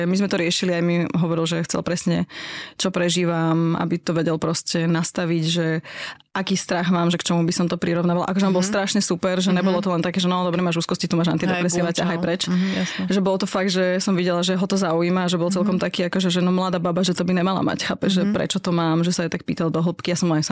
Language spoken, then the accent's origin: Slovak; Pezinok, Bratislava Region, Slovakia; Akože som z Pezinka, vieš, to je vinárske mesto.